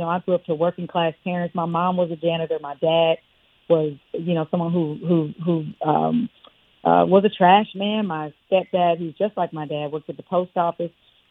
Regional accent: Kansas City, Kansas, United States; Well, growing up in Kansas City, you know, I lost a lot of friends due to violence, due to gun violence in particular

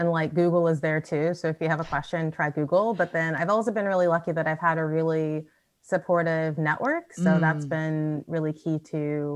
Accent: United States; now in New Zealand; I know that there's Black people there because I'm American, and like, you know, Oakland's not that far away.

